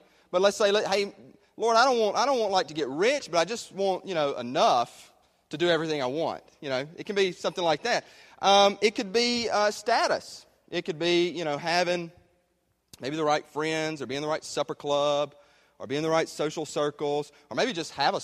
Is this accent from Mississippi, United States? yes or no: yes; Mississippi, United States; I just have a flashback to the church that I was raised in up in North Mississippi